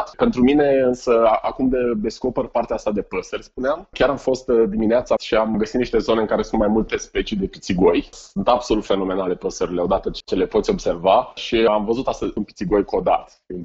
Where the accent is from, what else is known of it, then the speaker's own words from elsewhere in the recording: Iași, Iași County, Romania; noi ca ieșeni, noi ca iubitori de natură